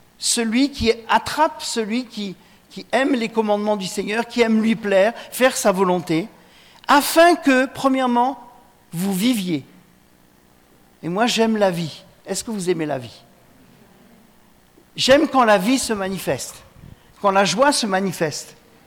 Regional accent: Normandy, France; je suis normand, donc le fruit en Normandie, c'est la pomme. Hein ? Voilà, vous savez tout sur moi maintenant, je suis d'origine normande.

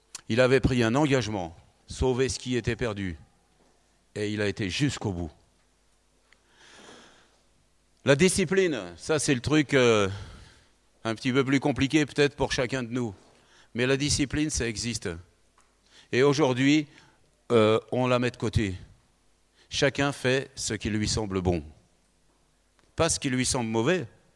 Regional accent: Paris, Île-de-France, France; Je suis né à Paris, j'ai vécu dans le fameux 9-3, 93, où il y a des voitures qui brûlent, où vous ne promenez pas la nuit à 23 heures. Mais j'ai vécu là

